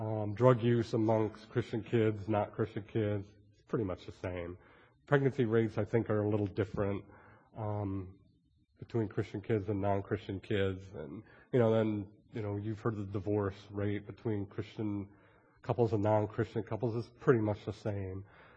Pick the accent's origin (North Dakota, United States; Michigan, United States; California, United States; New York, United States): Michigan, United States; Detroit; now in Maryland, United States; I'm from Detroit, so I could kind of relate to this.